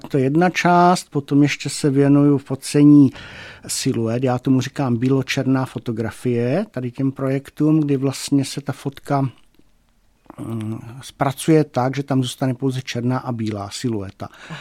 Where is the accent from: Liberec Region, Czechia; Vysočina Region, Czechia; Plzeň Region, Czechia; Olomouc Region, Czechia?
Olomouc Region, Czechia; Mutkov; born there; No tak ono je to moje rodiště. Já jsem se tam narodil, tak ten vztah tím je dán, že vlastně ten Mutkov. Vždycky se mi tam líbilo, ta obec je malinká.